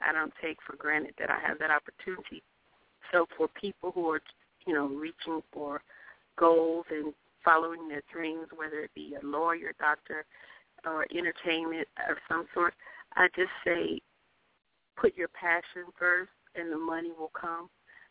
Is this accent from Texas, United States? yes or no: yes; Texas, United States; Oh, I grew up in Texas and started out in church. I started singing in church at the age of 4 because my parents did it.